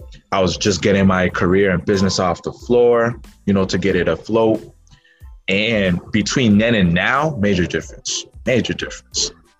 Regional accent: Worcester, Massachusetts, United States; I'm from Worcester, Massachusetts, actually, the Northeast. So we're talking like Northeast U.S. status. It's a little far up north, actually, a little too far up north.

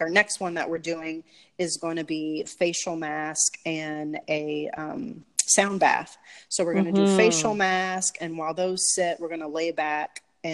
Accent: Louisiana, United States; now in California, United States; I'm originally from Louisiana.

